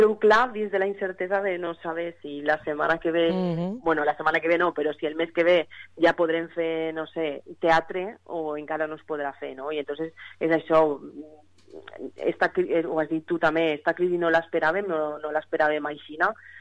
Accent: Càlig, Valencian Community, Spain; en el cas del meu poble, jo soc de Càlig

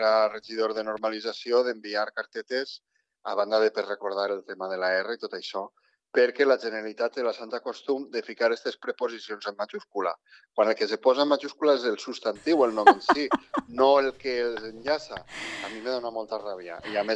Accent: Vila-real, Valencian Community, Spain; per a mi, que sóc de Vila-real

